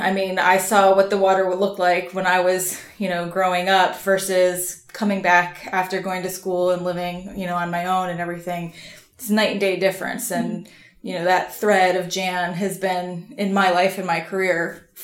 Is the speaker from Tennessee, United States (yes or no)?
no; Florida, United States; I grew up in Northern Pinellas County. It was horse farms and orange groves still when I was very little.